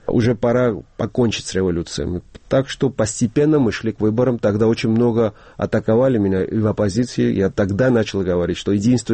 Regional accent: Georgia

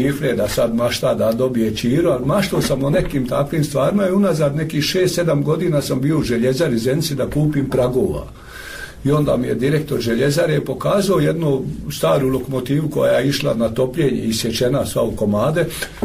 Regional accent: Croatia; Slušajte, ja sam Hrvat.

